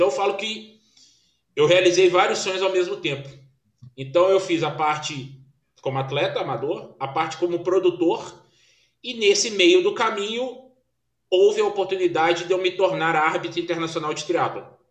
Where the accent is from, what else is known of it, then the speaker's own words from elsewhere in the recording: Belo Horizonte, Minas Gerais, Brazil; now in Brasília, Brazil; Eu sou de Belo Horizonte, hoje resido em Brasília.